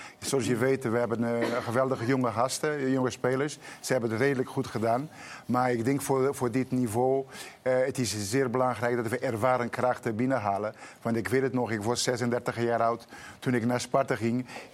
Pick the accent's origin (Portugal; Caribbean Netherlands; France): Portugal; moved away as an adult; now in Netherlands; Maar ik kom hier, ik ben een Portugees. Ik kwam hier... was ik 24 jaar oud.